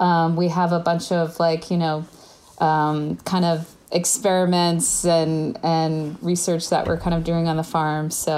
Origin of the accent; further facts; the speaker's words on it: New York, United States; Even though I'm from New York, I just moved out there, and that's kind of where I started.